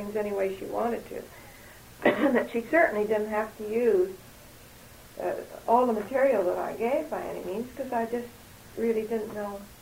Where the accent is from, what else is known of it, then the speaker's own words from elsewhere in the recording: Indiana, United States; born there; Well, I was born in Indiana a good many years ago.